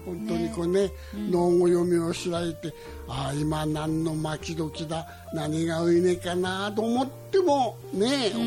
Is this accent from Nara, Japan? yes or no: yes; Nara, Japan; 幸せな奈良生まれて奈良が育って本当に良かったなという